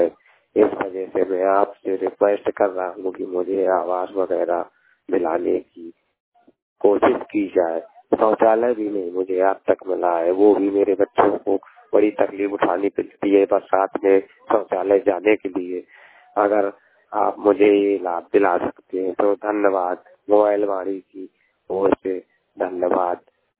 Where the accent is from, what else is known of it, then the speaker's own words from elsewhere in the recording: Patora Pawani, Uttar Pradesh, India; ग्राम पटौरा पावनी जिला जालौन तहसील कालपी ब्लॉक कदौरा से। मैं पटौरा पावनी का रहने वाला हूँ।